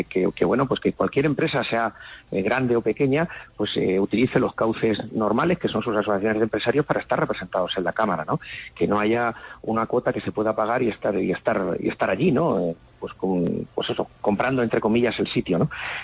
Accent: Santa Cruz de Mudela, Castilla-La Mancha, Spain; Yo soy de Santa Cruz de Mudela.

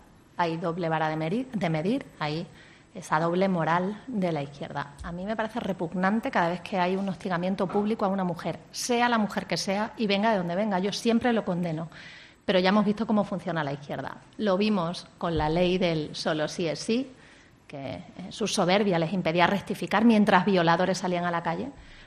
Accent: Cáceres, Extremadura, Spain; Soy extremeña, amo Extremadura.

